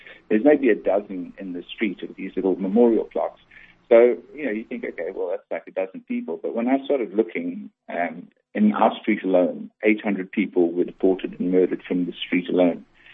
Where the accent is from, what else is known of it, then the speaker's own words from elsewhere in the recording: Johannesburg, Gauteng, South Africa; also born or lived in Netherlands; I was born in the Netherlands, but my folks emigrated when I was four. So we emigrated in 69 and settled in Johannesburg then. And then I went to English schools in Johannesburg